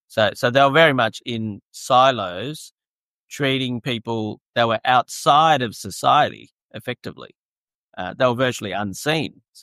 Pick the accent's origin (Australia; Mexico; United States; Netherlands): Australia; I have a reasonable mix of being outwardly Australian, identifying as Australian, being proud of it